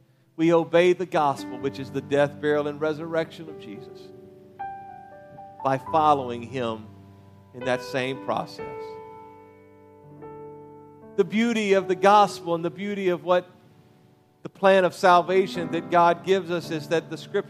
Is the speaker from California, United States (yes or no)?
no; Louisiana, United States; I'm not sure if you understand that what I just said, because I'm from Louisiana.